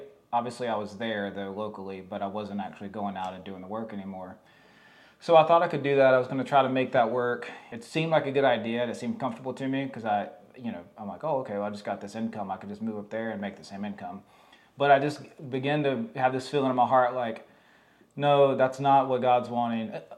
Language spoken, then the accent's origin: English; North Carolina, United States; now in Fort Myers, United States; Blake is from Florida, I'm from North Carolina, we met in Colorado, got engaged, moved back to where she was from